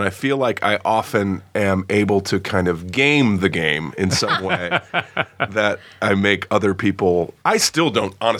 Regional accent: St. Louis, Missouri, United States; You know, I'm from St. Louis, but like I've been out here long enough to where like I'm pretty comfortable out here.

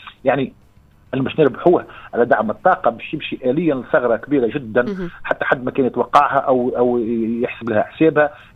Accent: Tunisia; وأنا ما نتحدث كتونسي وحتى كصحافي أصلا أساسا.

